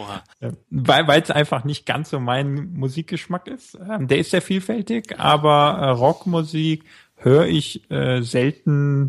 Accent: North Rhine-Westphalia, Germany; Ja, schon etwas weiter weg, aus einem kleineren Ort Richtung Mönchengladbach, sogar noch hinter Mönchengladbach. Ganz an der westlichsten Stelle von Deutschland.

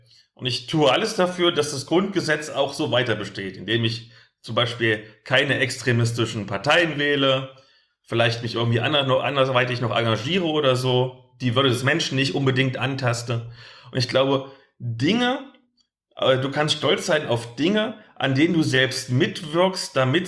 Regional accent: eastern Germany, Germany; Ich sehe das ja bei uns im Osten immer ganz oft oder so.

